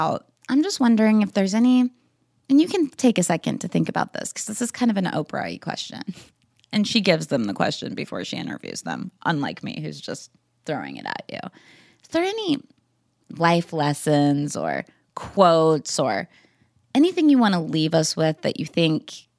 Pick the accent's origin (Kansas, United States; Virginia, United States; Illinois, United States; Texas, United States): Kansas, United States; Wichita; a whole different world than I experienced growing up in Wichita, Kansas, I can assure you.